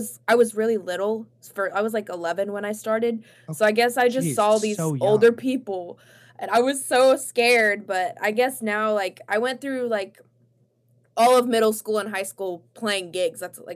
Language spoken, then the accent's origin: English; Texas, United States; It was very hot growing up in Texas.